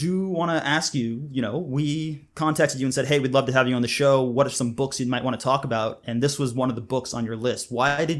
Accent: Canada; also born or lived in United Kingdom; now in Glasgow, United Kingdom; I am a Canadian and British cartoonist and comics educator and filmmaker currently living outside of Glasgow in Scotland.

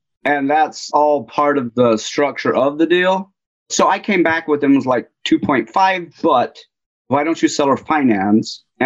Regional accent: Elkhart, Indiana, United States; I'm from Northern Indiana, so Elkhart area.

